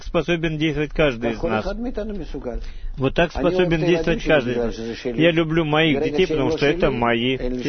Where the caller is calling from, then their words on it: Ashkelon, Southern District, Israel; я из Ашкелона.